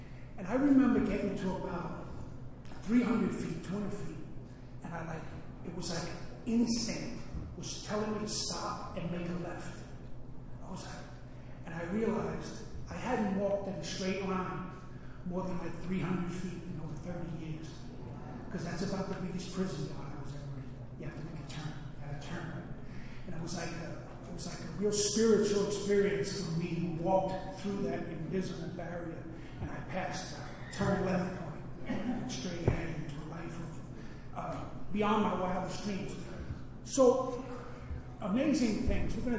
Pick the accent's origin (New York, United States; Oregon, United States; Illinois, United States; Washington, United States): New York, United States; Auburn; now in Woodstock, United States; I guess I'm from upstate New York. I've been up there a lot longer than I've been in the city. But now I live in Woodstock